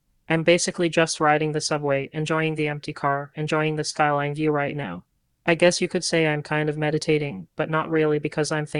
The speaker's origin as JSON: {"language": "English", "town": "Toronto", "region": "Ontario", "country": "Canada", "tie": "born or raised there", "said": "I love my home. I love Toronto. I'm really thankful that I was born in Canada and that it's so beautiful."}